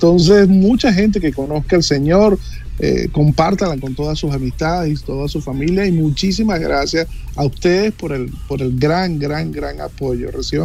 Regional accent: Venezuela; yo soy venezolano. y esta mezcolanza a mí me fascina.

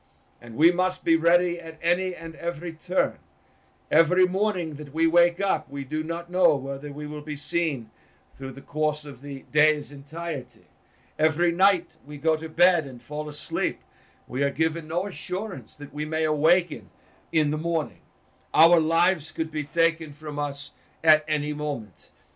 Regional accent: Boston, Massachusetts, United States; You know, growing up outside of Boston, I was surrounded quite literally by four cemeteries.

